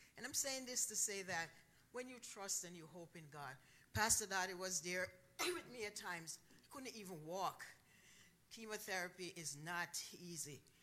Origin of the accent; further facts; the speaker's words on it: Jamaica; I'm a little darker because I'm from Jamaica